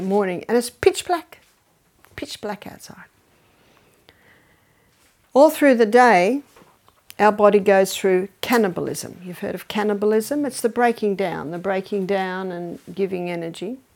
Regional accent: Australia; So when I come from Australia

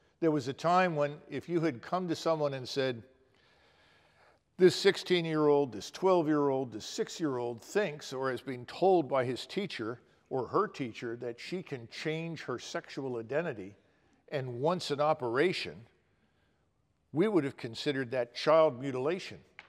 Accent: Philadelphia, Pennsylvania, United States; I grew up in North Philadelphia, and I was really raised in an area that was, interestingly enough, full of Ukrainians.

